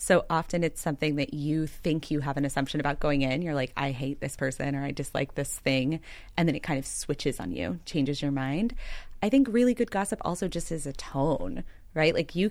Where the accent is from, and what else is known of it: Texas, United States; born or raised there; now in Philadelphia, United States